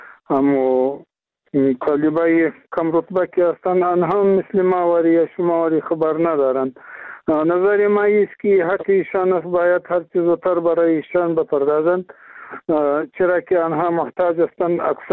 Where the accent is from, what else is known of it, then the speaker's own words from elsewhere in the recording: Afghanistan; ما افغان هستیم،